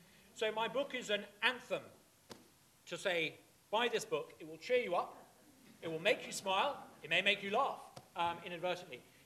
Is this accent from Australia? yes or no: no; Uganda; I grew up in Uganda. When I was growing up in Uganda in the 1980s